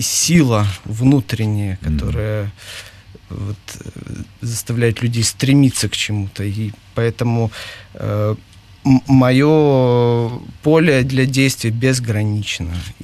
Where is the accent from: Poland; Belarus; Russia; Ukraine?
Belarus; moved away as an adult; я з Білорусі, ага. Я приїхав, я жив там 27 лет, і мой перший дитячий садик був в домі, де жив